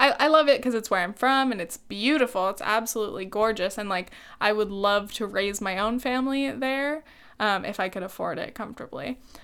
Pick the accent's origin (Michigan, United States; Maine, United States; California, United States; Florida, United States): California, United States; I grew up in South Orange County. It is a very high cost of living location.